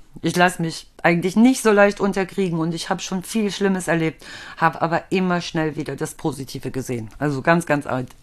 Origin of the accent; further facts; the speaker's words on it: East Germany, Germany; ich komme ja aus dem Osten